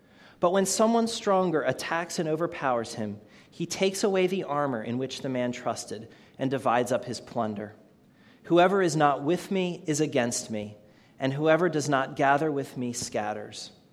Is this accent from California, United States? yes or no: no; Catonsville, Maryland, United States; I grew up in Catonsville, not too far from here.